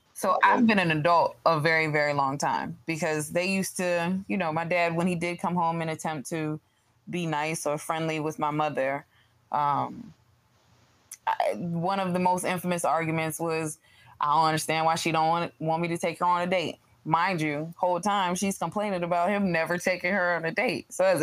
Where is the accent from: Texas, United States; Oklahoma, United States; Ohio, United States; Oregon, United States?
Ohio, United States; now in Virginia, United States; That's where I'm born and raised. I've been living in Virginia longer than my hometown, but that don't make me from here.